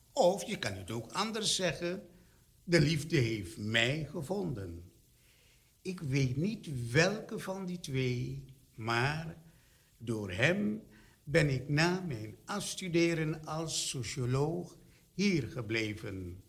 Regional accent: Suriname; Ik zeg altijd, ik blijf Surinamer. Ik spreek ook nog altijd Suriname, soms zelfs op het werk met mijn blanke of witte collega's.

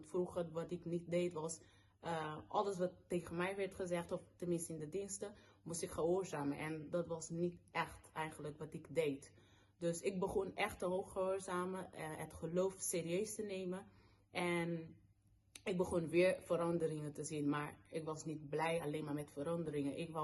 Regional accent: Rotterdam, South Holland, Netherlands; ik kom uit De Gaardesingel, Rotterdam.

